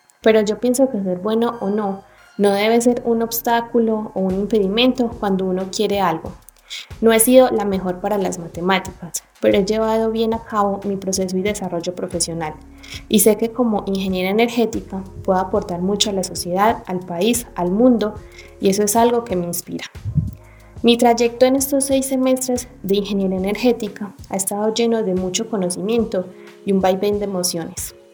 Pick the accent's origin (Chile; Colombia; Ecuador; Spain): Colombia; Rionegro, Antioquia; soy de Río Negro, Antioquia y estoy en sexto semestre del pregrado de Ingeniería Energética de la sección del Oriente.